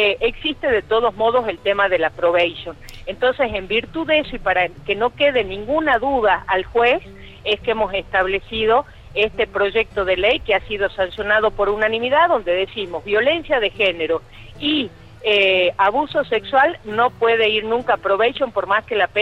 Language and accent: Spanish; Argentina; ya no como senadora, sino como argentina